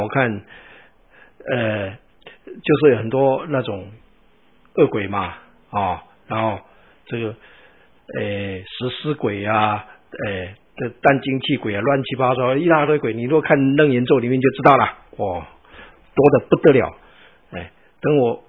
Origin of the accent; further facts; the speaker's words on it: China; 不过还不错啦，我们中国人祭祖还给他有吃有喝